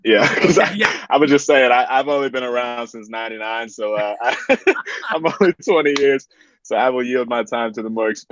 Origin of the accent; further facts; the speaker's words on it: Decatur, Georgia, United States; I was born and raised in Decatur, okay. Decatur where it's greater. So I grew up there, and it was that shift in moving around the state of Georgia.